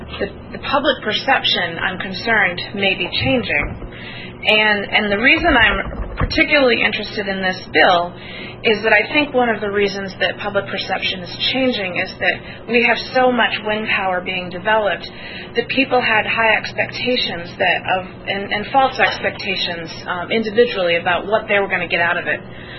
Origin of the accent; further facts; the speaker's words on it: Bryant Pond, Maine, United States; And back in my hometown in Bryant Pond, they are considering a small wind turbine farm, which is only 3 turbines